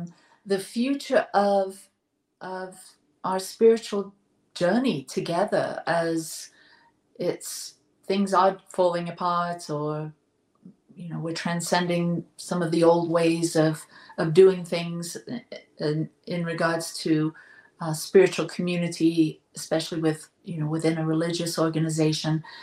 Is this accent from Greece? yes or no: no; England, United Kingdom; Yeah, I'm from England, and I spend quite a bit of time there.